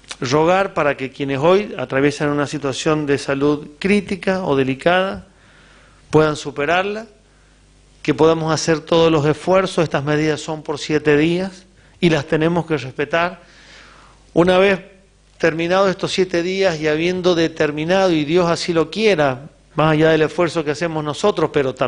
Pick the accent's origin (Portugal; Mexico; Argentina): Argentina; Pocito, San Juan; como los positanos somos sanjuaninos